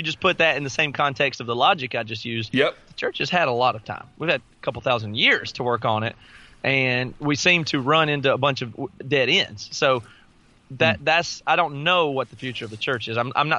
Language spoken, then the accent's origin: English; the South, United States; I grew up in the South. There's a church every 5 seconds away from each other.